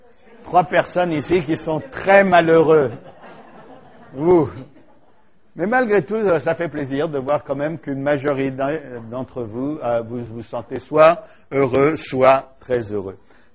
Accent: France; Je viens de France

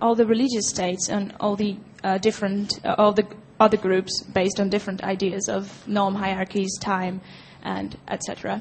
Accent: Brazil; I'm from Brazil.

